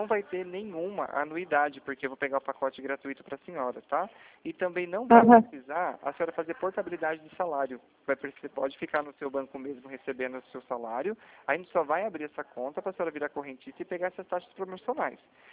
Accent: Limeira, São Paulo, Brazil; Isso, ó, eu sou aqui de Limeira, tá? Eu sou do interior de São Paulo

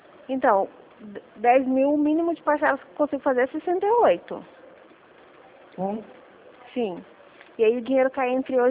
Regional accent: Rio Claro, São Paulo, Brazil; A cidade? Rio Claro.

